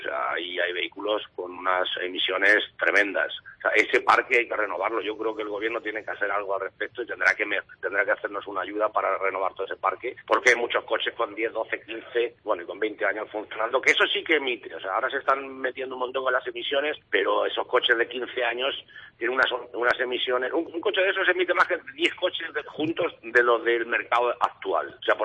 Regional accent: Spain; ya sabes cómo somos los españoles, en ese sentido somos un poco raritos

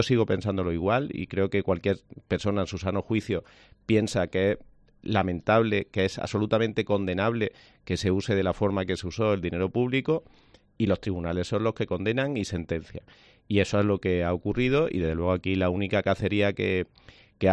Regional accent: Córdoba, Andalusia, Spain; yo soy de Córdoba y cada vez que he podido me he escapado a Granada, una ciudad que adoro.

